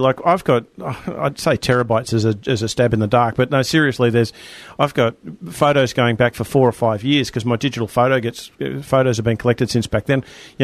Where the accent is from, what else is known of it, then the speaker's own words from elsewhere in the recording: New Zealand; accent: New Zealand; or should I say Kinect with my New Zealand accent